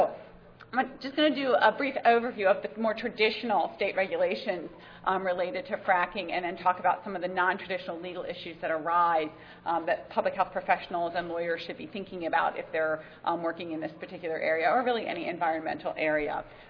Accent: Maryland, United States; I use Maryland as the example, my home state, which is currently underwater.

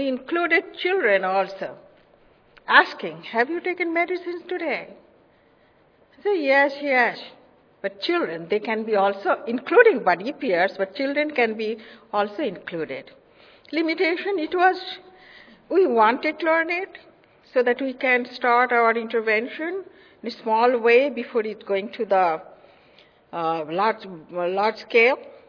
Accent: India; So now we have started cooking, and I'm originally from India.

